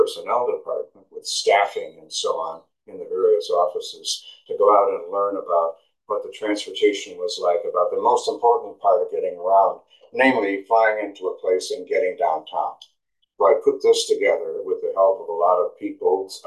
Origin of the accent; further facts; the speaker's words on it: Chicago, Illinois, United States; But I grew up in Chicago using public transportation. We didn't have a car.